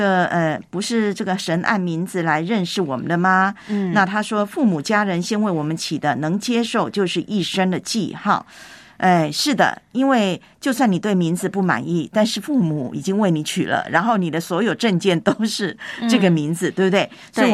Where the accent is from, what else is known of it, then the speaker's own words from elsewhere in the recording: Taiwan; 在我的老家台湾也是有，